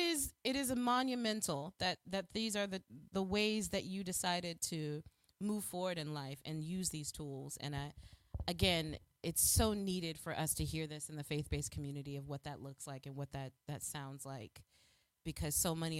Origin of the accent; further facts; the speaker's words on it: Chicago, Illinois, United States; I'm from the South Side of Chicago.